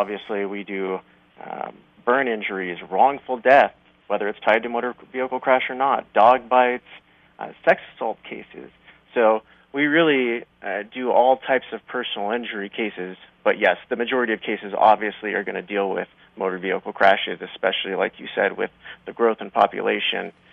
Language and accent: English; Colorado, United States; Right. I grew up in Colorado, and I've always loved watching the Nuggets and the Broncos and the Avs and even the Rockies.